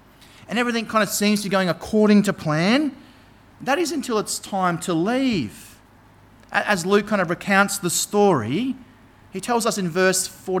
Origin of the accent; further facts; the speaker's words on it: Sunshine Coast, Queensland, Australia; I grew up on the Sunshine Coast. I spent the first 18 years of my life there.